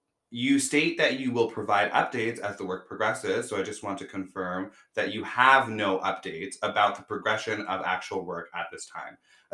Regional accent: Toronto, Ontario, Canada; growing up in Toronto

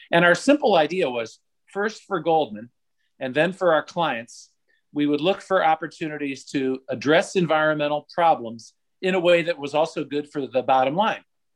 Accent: Cleveland, Ohio, United States; Well, I grew up in Cleveland, Ohio, in an immigrant working class neighborhood right in the city.

